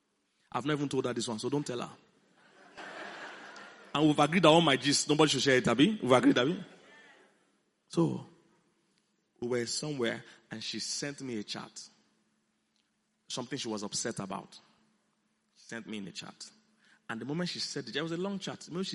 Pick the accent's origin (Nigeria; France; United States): Nigeria; Benue; I'm from Idoma. We don't say it.